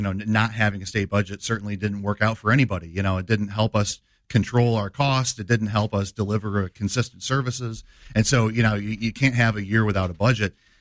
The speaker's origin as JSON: {"language": "English", "town": "Dixon", "region": "Illinois", "country": "United States", "tie": "born or raised there", "said": "Yeah, so born and raised in Dixon, Illinois."}